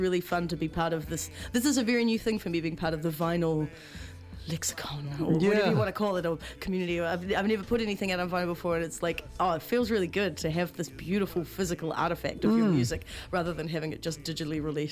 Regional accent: Tauranga, Bay of Plenty, New Zealand; moved away as an adult; now in Auckland, New Zealand; All I know is that I came from Tauranga and then came to Auckland as an 18-year-old and discovered BFM

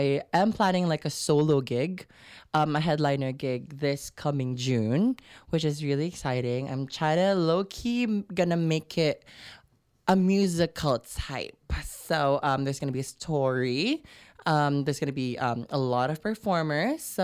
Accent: Philippines; moved away as an adult; now in New Zealand; So I grew up in the Philippines again, and then I moved to New Zealand when I was 18. So, and then I also moved during COVID

